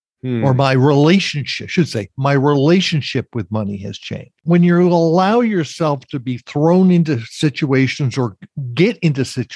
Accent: New York City, New York, United States; I've been all over the world. I grew up around New York City in the 1960s. Very dangerous place.

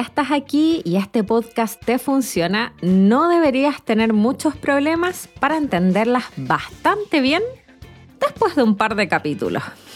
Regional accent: Chile; soy chilena

